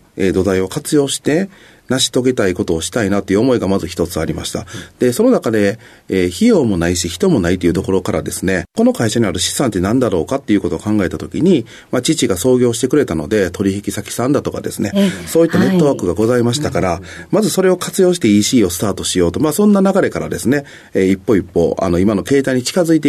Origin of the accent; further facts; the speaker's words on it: Izumisano, Osaka, Japan; 大阪府の泉佐野市になります。